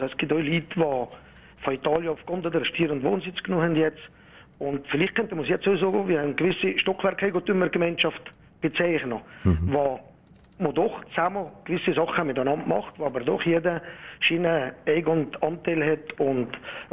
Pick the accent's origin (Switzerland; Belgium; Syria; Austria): Switzerland; wir sind aus der Schweiz